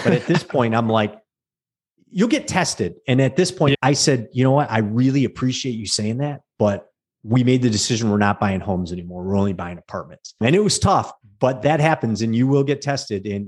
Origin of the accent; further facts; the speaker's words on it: Trenton, Michigan, United States; reach out to this woman in Trenton, my hometown, Trenton, Michigan.